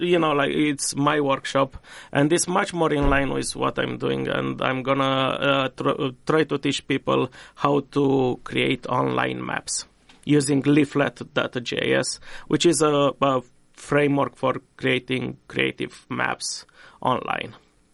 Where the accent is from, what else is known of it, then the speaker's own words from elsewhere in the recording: Romania; English is a second language; moved away as an adult; also born or lived in Nashville; now in Iowa, United States; eventually I say, yeah, originally I'm from Romania.